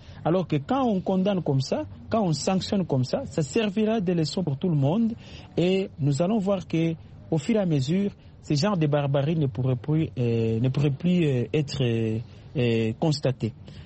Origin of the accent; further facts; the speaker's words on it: DR Congo; Même chez nous en RDC